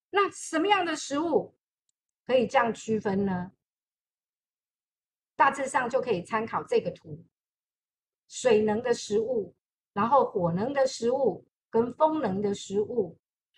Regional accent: Taiwan; 在我们台湾这边看中医

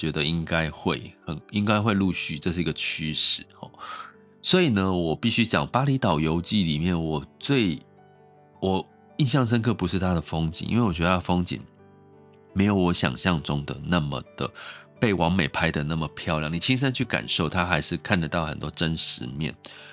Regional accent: Taiwan; 我就觉得我们台湾人很幸福啊。

